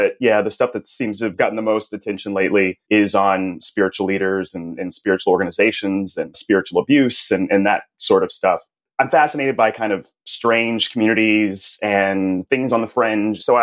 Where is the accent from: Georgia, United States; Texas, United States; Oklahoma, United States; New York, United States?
Texas, United States; Dallas; I grew up in Dallas, Texas. I was raised in the United Methodist Church